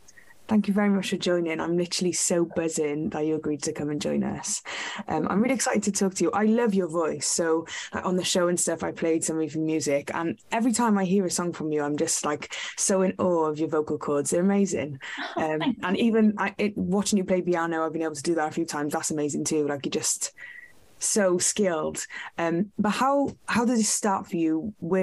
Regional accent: Cardiff, Wales, United Kingdom; I am a reggae artist and BBC Radio Wales presenter from Cardiff. I am a Welsh Jamaican and I am a grandchild of the Windrush.

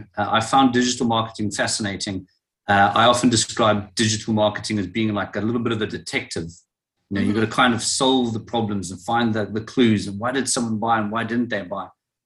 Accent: Cape Town, Western Cape, South Africa; now in London, United Kingdom; I'm in from London, England, although my accent doesn't sound very, very British. So originally I'm from Cape Town, South Africa, but been in England for a while.

